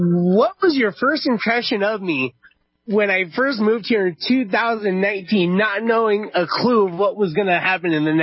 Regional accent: California, United States; I'm from the San Fernando Valley.

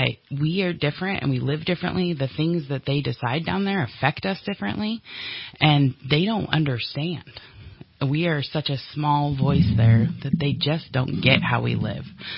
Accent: California, United States; So I am a small town girl. I grew up in Siskiyou County, married my high school sweetheart.

